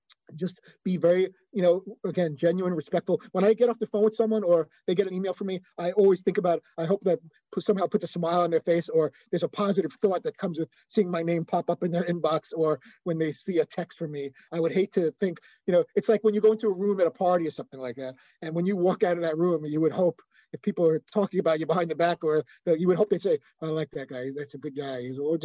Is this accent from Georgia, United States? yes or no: no; Brooklyn, New York, United States; I grew up in Brooklyn and I was able to get an internship in New York.